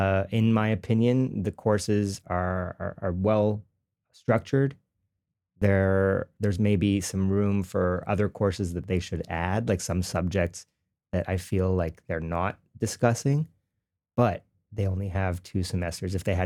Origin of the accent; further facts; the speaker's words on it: LaSalle, Quebec, Canada; I grew up in the city. I grew up, actually, if you want to get really technical, I grew up in LaSalle.